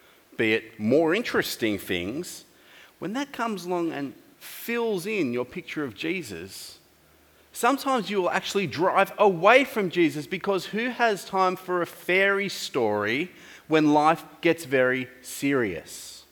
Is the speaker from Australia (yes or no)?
yes; Australia; He doesn't have the same worldview all the time as I do as an Aussie.